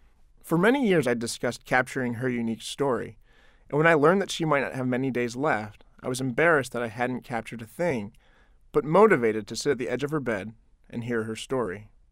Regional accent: Gaithersburg, Maryland, United States; My sister and I grew up in Gaithersburg, our grandmother in Quince Orchard.

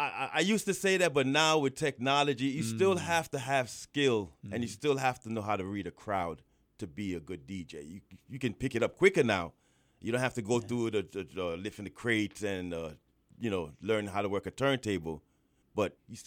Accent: Brooklyn, New York, United States; I grew up in New York, Brooklyn. Okay. My background is Guyana, South America family.

